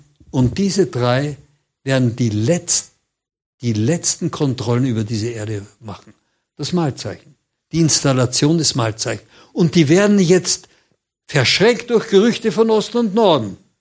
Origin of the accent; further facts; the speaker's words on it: Vienna, Austria; Ich bin Wiener, ich weiß, dass die Wiener so tapfer waren bei den Türkenkriegen damals